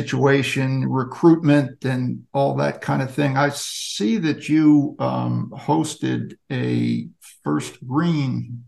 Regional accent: New Jersey, United States; I grew up in New Jersey, and there was only one high school team in the entire state

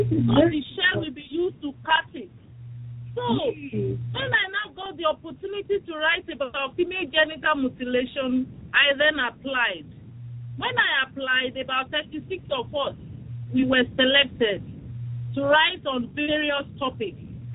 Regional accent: Nigeria; I am a Nigerian. I was born on December 20, 1972. I studied English language at the University of Lagos.

